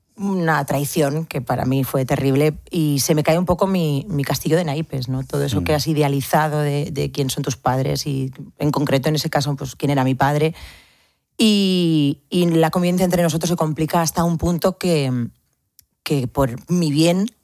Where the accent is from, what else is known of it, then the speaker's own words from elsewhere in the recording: Rentería, Basque Country, Spain; also born or lived in San Sebastián; Yo soy de Rentería. Nací en San Sebastián. Nacíamos todos en San Sebastián. Pero sí, soy de Rentería. Pero mi familia materna son todos navarros y casi todos afincados en Puente la Reina.